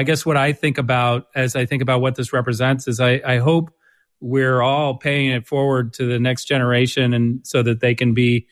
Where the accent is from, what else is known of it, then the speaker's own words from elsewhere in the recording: Connecticut, United States; Yeah, so I grew up here in Connecticut. So I've been coming to this museum since I was about 5 years old.